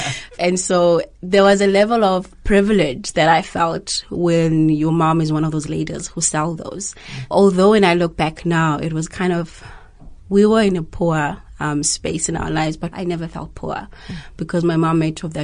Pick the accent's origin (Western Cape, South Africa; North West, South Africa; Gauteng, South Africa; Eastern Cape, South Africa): Eastern Cape, South Africa; Kamata; also born or lived in Transkei; I was born in Transkei, the Eastern Cape, called Sofumbaba. I grew up in Kamata, which is a very disadvantaged place, village.